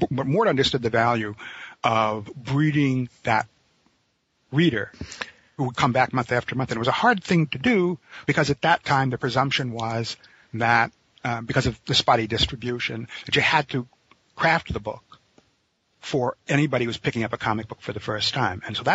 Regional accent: New York, United States; And I grew up in the New York area, right?

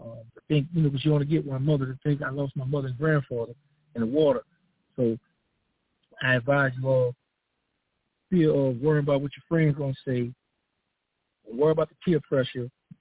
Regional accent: New Orleans, Louisiana, United States; First of all, I was born and raised in New Orleans, Charity Hospital. I grew up in Gertown, 17th Ward. Then we migrated from there on to that third ward. That's where I made my bones.

